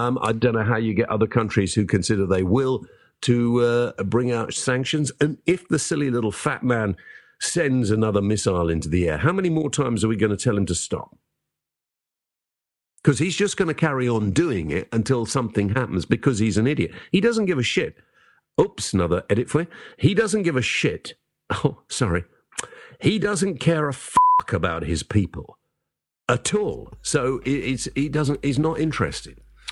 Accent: Wales, United Kingdom; Yakida. Yakida. As a Welshman myself.

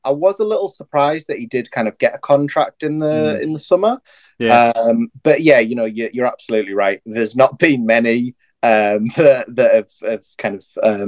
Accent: Middlesbrough, North East England, United Kingdom; I'm from Middlesbrough, born and bred

